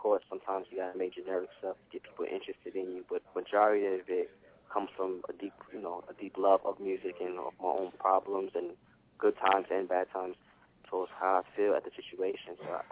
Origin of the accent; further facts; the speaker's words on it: New York City, New York, United States; Honestly, I'm from New York City, actually from the Bronx itself. And, you know, coming from that type of area growing up